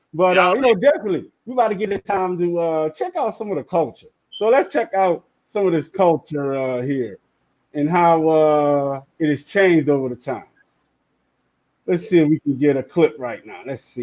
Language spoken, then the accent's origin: English; New Orleans, Louisiana, United States; now in Dallas, United States; because I'm from New Orleans.